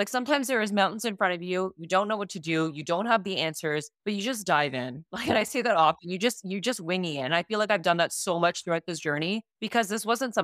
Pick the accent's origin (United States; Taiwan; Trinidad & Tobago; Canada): Canada; born there; Yeah, I was born in Canada.